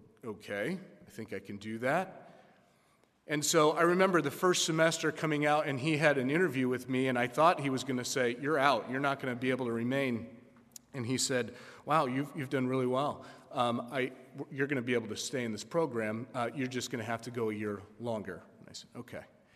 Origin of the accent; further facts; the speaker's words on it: Phoenix, Arizona, United States; Growing up in Phoenix, not really having direction in life, and then all of a sudden I end up in Owatonna, Minnesota.